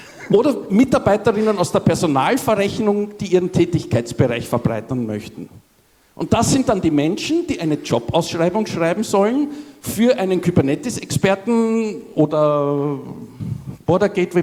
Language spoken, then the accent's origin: German; Vienna, Austria; also falls man es nicht hört, ich bin Österreicher, Wiener.